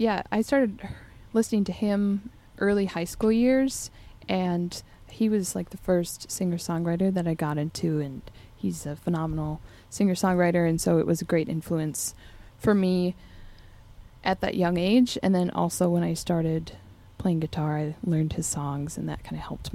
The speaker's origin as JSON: {"language": "English", "town": "Duluth", "region": "Minnesota", "country": "United States", "tie": "born or raised there", "said": "I'm from Duluth, so I grew up in Duluth."}